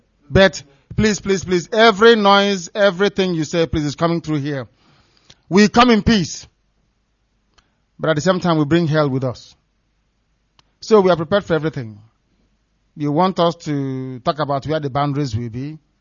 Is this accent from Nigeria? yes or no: yes; South East, Nigeria; born there; I was born in Biafra, and I will die in Biafra.